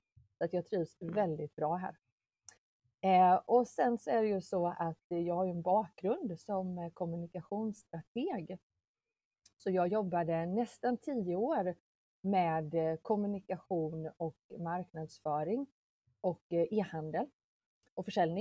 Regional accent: Jönköping, Jönköping County, Sweden; born there; also born or lived in Paris; som du sa. Jag finns i Jönköping. Jag är född här. Och jag bor här nu också. Jag var ifrån Jönköping strax efter gymnasiet under några år. Då bodde jag bland annat i Paris och pluggade där.

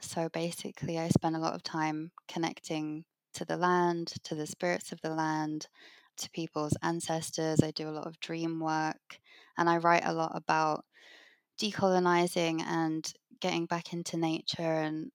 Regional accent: London, United Kingdom; So I grew up in London, but it was kind of the outskirts of London, and it was a very green area, and I lived next to like an old forest

